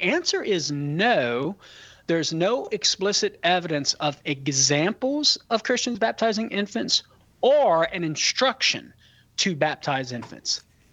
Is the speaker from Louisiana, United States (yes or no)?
yes; Louisiana, United States; I can have a hard time pronouncing that one as a Cajun.